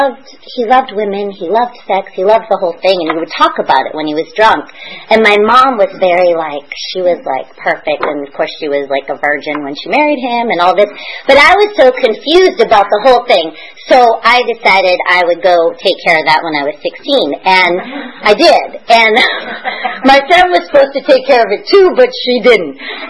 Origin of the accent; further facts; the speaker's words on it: Boston, Massachusetts, United States; I remember I grew up in Boston, and she took me to the Cape